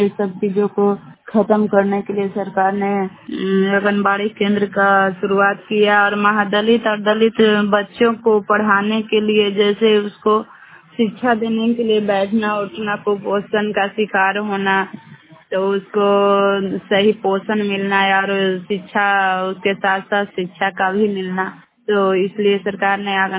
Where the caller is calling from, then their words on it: Nardiganj, Bihar, India; और मैं नारदीगंज सरखंड से बोल रही हूँ। मेरा जिला नवादा पड़ता है।